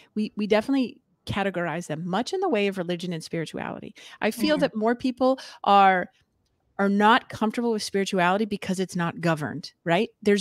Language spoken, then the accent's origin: English; Massachusetts, United States; Now, I will just point out that I'm from Massachusetts.